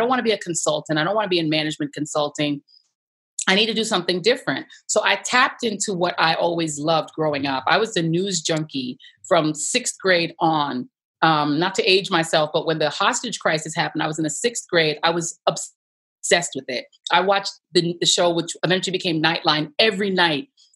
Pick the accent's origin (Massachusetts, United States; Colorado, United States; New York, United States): Colorado, United States; Denver; So I grew up in Denver, Colorado. Originally, of course, being a West Indian child, I was going to be a doctor.